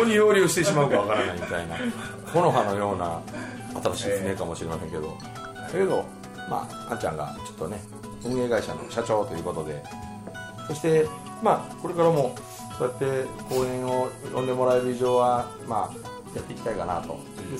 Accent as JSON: {"language": "Japanese", "town": "Osugidani", "region": "Mie", "country": "Japan", "tie": "born or raised there", "said": "三重県の中の俺の実家のある大杉谷とか"}